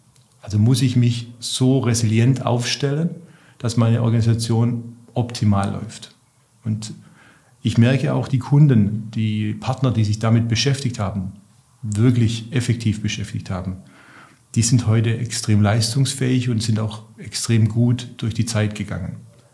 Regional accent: Baden-Württemberg, Germany; accent: Swabian; Sie hören es ja unweigerlich in meinem Dialekt, wurde ich dann 40 Jahre alt und dann wird der Schwabe gescheit, sagt man ja so schön.

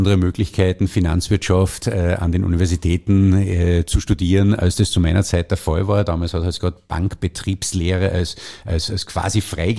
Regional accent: Austria; born there; so volatil sie auch für einen gebürtigen Österreicher erscheinen mögen, der Angloamerikaner hat dazu ein bisschen andere Einstellung

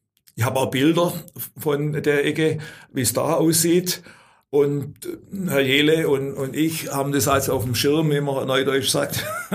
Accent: Altdorf, Uri, Switzerland; Ich habe als Kind in Altdorf noch einen Bauer erlebt, der mit den Ochsen unterwegs war und kaum den Schulberg da in Altdorf hochkam und zum Rathaus hin

